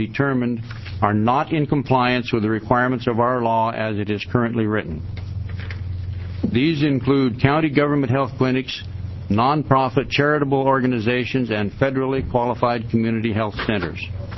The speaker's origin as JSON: {"language": "English", "town": "Klamath Falls", "region": "Oregon", "country": "United States", "said": "I'm a dentist from Klamath Falls"}